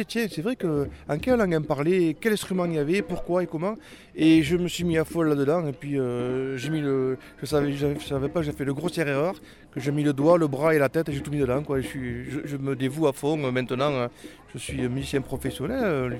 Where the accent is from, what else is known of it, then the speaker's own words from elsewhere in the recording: Carcassonne, Occitanie, France; also born or lived in Foix; je suis moi-même ariégeois, je suis né dans les montagnes, dans les Pyrénées, à côté du château de Foix, j'ai grandi après à Carcassonne